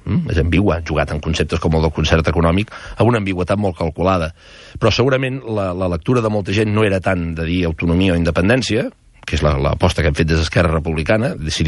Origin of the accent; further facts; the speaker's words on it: Catalonia, Spain; com a català i catalanista